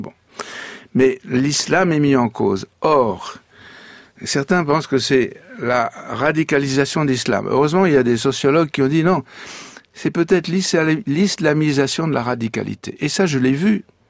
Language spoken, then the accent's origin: French; Algeria; moved away; moi, je connais un peu l'islam, et puis j'ai vécu toute mon enfance en Algérie, donc pour moi, les Arabes et l'islam, c'est pas très étranger.